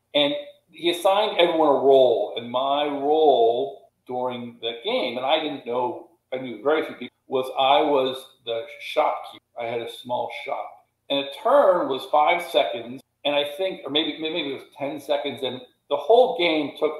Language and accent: English; King of Prussia, Pennsylvania, United States; We were both 15, back in King of Prussia, Pennsylvania, where we grew up. He grew up in Royersford, and I grew up in King of Prussia.